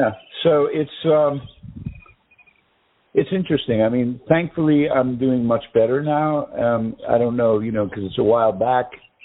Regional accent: United States; born there; I sounded more Englishy. Even though I was born in America and everything, I had lived over there for a long time, so I had a, you know, affectation of an accent.

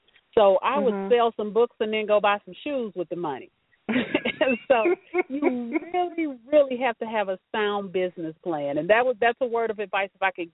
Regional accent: Arkansas, United States; Now, I'm originally from Arkansas, and I got a country trouble-filled family, and I was an anchor.

